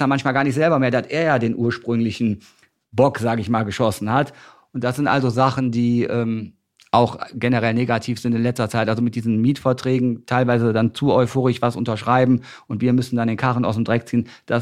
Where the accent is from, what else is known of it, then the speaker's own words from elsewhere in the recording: North Rhine-Westphalia, Germany; NRW, wo ich herkomme